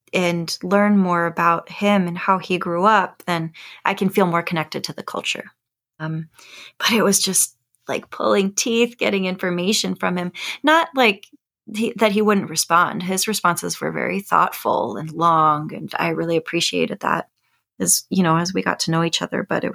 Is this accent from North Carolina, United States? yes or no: no; Texas, United States; I always felt othered growing up in South Texas because of my light skin. And I was, you know, made fun of for not knowing Spanish fluently down there.